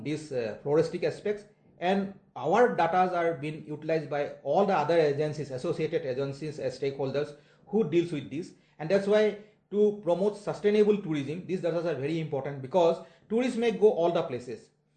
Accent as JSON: {"language": "English", "region": "Assam", "country": "India", "second_language": "English", "said": "I am a person from Assam"}